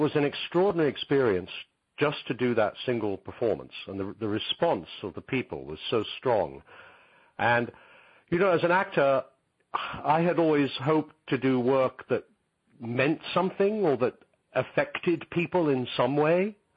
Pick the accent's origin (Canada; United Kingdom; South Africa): United Kingdom; England; now in Los Angeles, United States; I live in Los Angeles. I'm English, I guess, obviously. But I've lived in Los Angeles for 28 years, I think.